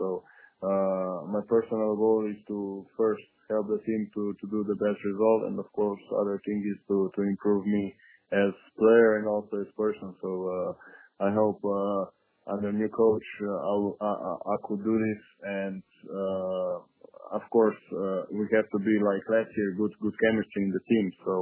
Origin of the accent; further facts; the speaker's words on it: Bled, Slovenia; English is a second language; I was at my hometown in Bled